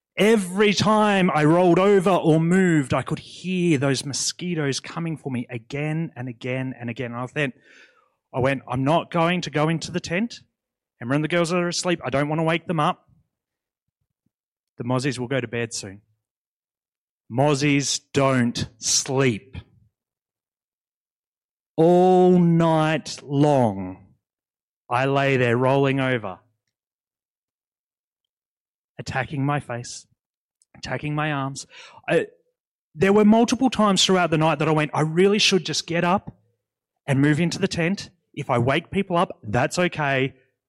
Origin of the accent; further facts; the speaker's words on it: Tasmania, Australia; See, I'm from Tasmania, and in Tasmania, we don't have swags to sleep in. It's too cold.